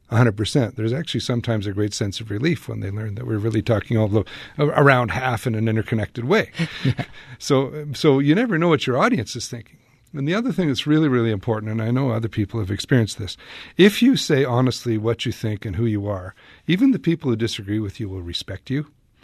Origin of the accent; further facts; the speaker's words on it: Canada; There's our culture, and I'm Canadian, but I'm a North American too, and I've spent a lot of time in the United States